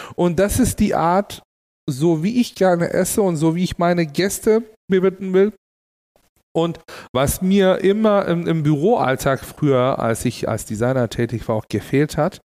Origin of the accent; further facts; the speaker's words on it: Istanbul, Turkey; Und in Istanbul, wo ich aufgewachsen bin, es gibt so Arbeiterrestaurants.